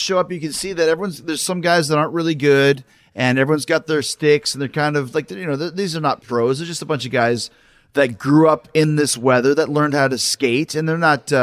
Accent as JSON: {"language": "English", "town": "Winnipeg", "region": "Manitoba", "country": "Canada", "tie": "born or raised there", "said": "I grew up in Winnipeg, on lakes."}